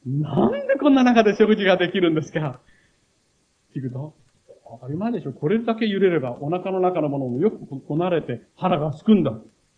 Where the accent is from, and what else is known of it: Nakanohama, Kochi, Japan; born or raised there